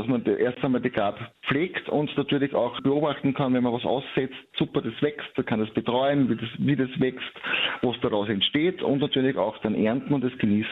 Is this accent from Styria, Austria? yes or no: no; Vienna, Austria; also bei uns in Wien sagt man Paradeiser dazu